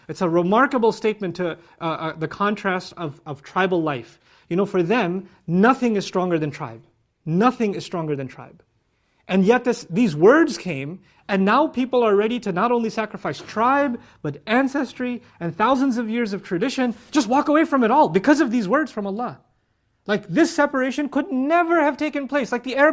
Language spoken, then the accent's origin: English; Pakistan; You know, I come from Pakistan.